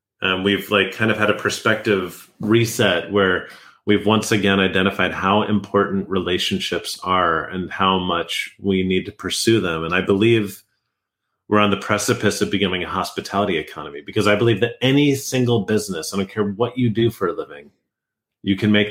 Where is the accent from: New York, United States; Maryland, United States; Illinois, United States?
New York, United States; Westchester; I grew up in the restaurant business. My dad was a lifelong restaurateur. I'm from Westchester, New York.